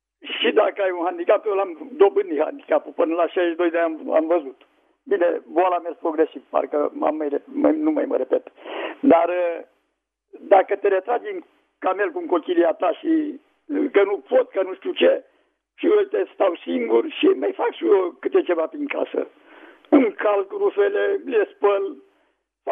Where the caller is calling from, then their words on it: Slatina, Olt County, Romania; din Slatina.